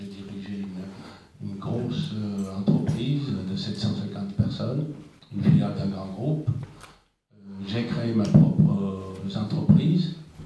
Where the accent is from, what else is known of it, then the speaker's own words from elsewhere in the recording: Italy; accent: Italian; French is a second language; moved away as an adult; now in France; je suis d'origine italienne, mon accent vous le montre, arrivé en France il y a très longtemps. J'ai 68 ans, je suis arrivé à 20 ans. Je ne connaissais pas un mot de français